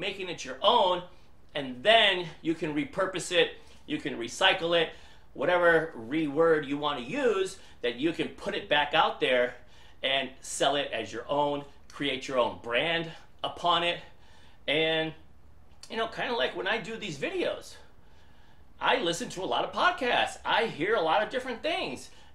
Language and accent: English; Detroit, Michigan, United States; well, I'm from Detroit, right? I'm in Michigan.